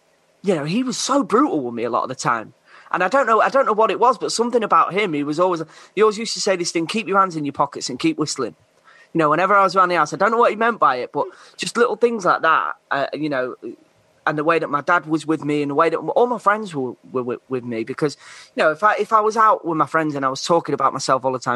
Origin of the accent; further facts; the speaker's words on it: Grimsby, Yorkshire and the Humber, United Kingdom; I grew up in Grimsby.